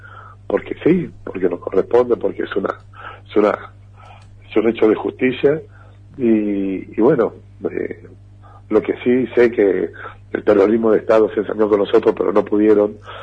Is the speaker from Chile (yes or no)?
no; Argentina; como argentinos conscientes de nuestra historia